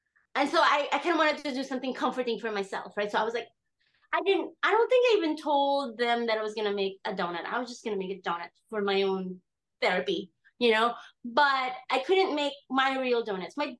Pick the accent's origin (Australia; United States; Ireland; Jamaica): United States; Hawaii; I'm also from Hawaii. Okay. So we don't do 60 minute cooking. We hang out, you know, we're like talking story in between.